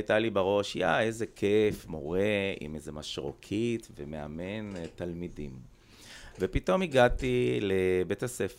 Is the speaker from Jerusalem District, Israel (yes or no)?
no; Kiryat Ata, Haifa District, Israel; אני גדלתי בקריית אתא, עיר מדהימה. אפילו בילדות שלי נקראה כפר אתא, כי לא היו בה מספיק תושבים.